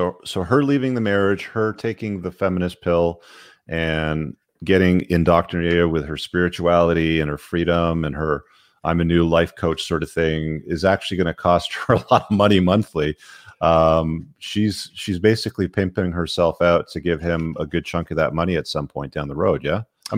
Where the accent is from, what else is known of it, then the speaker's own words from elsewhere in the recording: Canada; I'm a Canadian